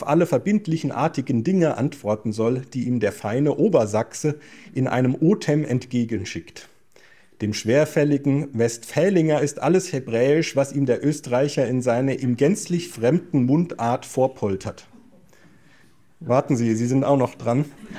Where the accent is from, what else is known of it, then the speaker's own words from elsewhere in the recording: Hesse, Germany; born there; Lasse das als gebürtiger Hesse mal unkommentiert.